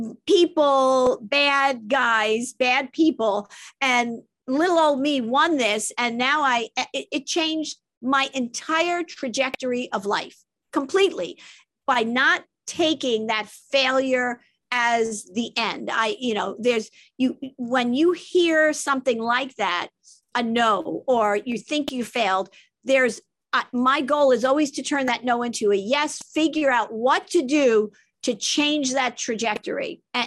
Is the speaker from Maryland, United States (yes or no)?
no; New York, United States; also born or lived in Brooklyn; because I was born in Brooklyn, you know, and I raised, you know, in Long Island and New York City